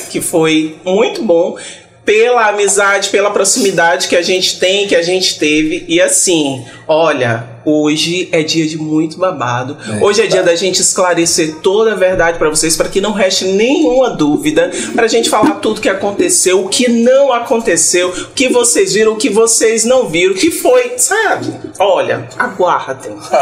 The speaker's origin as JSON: {"language": "Portuguese", "town": "Presidente Dutra", "region": "Maranhão", "country": "Brazil", "said": "Sou influenciadora, empresária, sou de Presidente Dutra."}